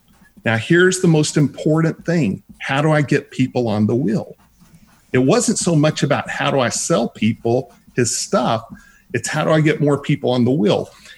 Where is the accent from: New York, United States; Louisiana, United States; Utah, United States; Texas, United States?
Texas, United States; accent: Texas; Yeah, I'm from Texas.